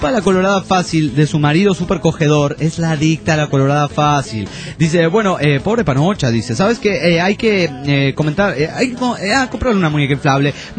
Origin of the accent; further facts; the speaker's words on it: Guatemala; de Guatemala.